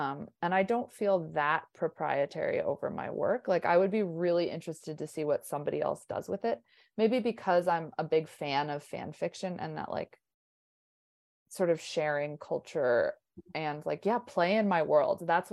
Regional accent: Massachusetts, United States; now in Minneapolis, United States; And then I'm from Massachusetts. I live in Minnesota, at Minneapolis in particular, love Minneapolis. But I'll visit my family on the East Coast for like 3 weeks.

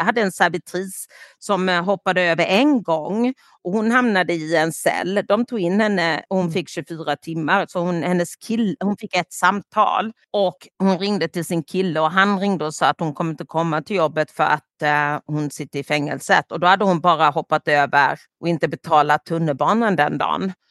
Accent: Sweden; så frågade han mig, var är du ifrån? Ja, Sverige.

